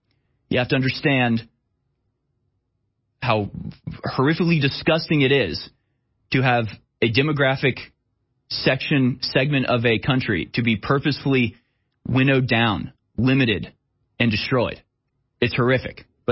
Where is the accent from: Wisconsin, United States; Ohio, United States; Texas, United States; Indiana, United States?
Texas, United States; Houston; I grew up in Houston. Most of my best friends are not white, to be honest with you.